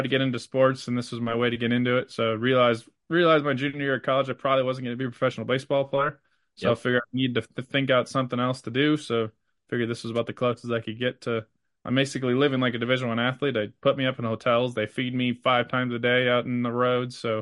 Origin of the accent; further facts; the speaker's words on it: Indiana, United States; moved away as an adult; also born or lived in Ohio; So I grew up in Indiana about an hour and a half from South Bend.